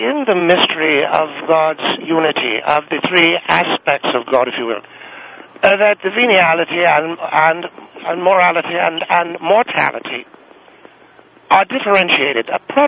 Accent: Ireland; Well, as an Irishman, I don't like speaking to English people.

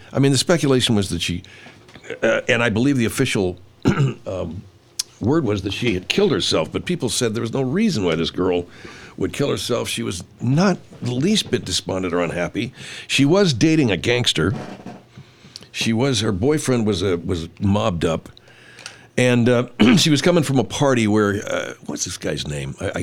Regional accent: California, United States; where I grew up in the San Gabriel Mountains, the San Gabriel Valley, I should say

